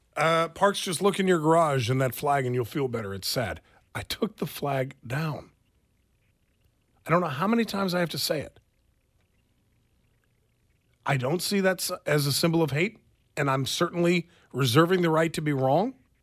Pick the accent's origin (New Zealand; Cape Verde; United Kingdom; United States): United States; the South; Maybe it's because I grew up mostly in the South.